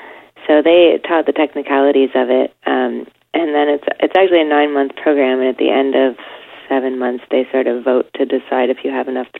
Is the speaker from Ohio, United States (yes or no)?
yes; Cleveland, Ohio, United States; but more because I was raised in Cleveland where the public schools were lacking.